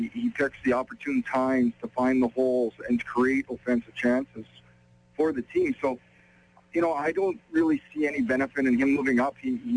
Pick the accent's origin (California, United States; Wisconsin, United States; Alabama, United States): Wisconsin, United States; Mequon; to bring it to my hometown of Mequa, you know, my family, to share that special moment with them.